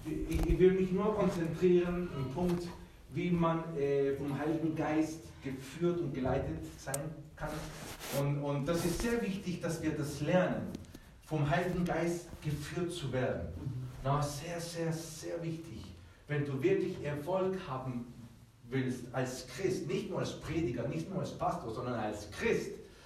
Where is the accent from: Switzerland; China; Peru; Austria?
Peru; now in Germany; Aber ich wurde in Peru geboren, aufgezogen worden. Mein Vater ist Deutscher.